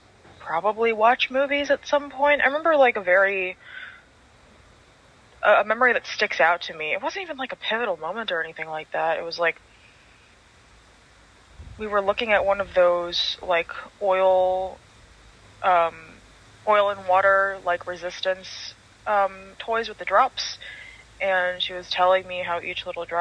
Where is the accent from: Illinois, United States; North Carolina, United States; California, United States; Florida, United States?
California, United States; San Gabriel; also born or lived in Monterey Park; so I was born in Monterey Park, and we moved once across Monterey Park when I was really little, and then the second time was when I was three or four, my mom was pregnant with my sister, and we moved to a house in San Gabriel